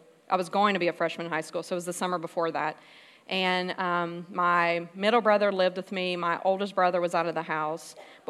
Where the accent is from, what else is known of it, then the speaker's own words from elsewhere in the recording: Louisiana, United States; I was born in South Louisiana in Cajun country, and my dad left when I was two, so I lived with my mom and my two older brothers.